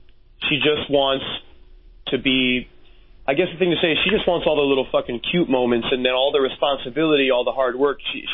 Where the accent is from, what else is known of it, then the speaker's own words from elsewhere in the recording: United States; now in Japan; because I'm an American and they don't give a shit about me.